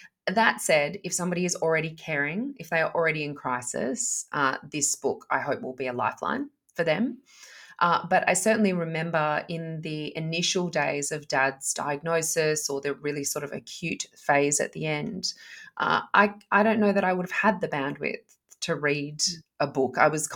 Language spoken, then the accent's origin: English; Perth, Western Australia, Australia; moved away as an adult; now in Sydney, Australia; And I was living in Sydney at the time, had been living in Sydney, but I grew up in Perth. So we were on opposite sides of the country.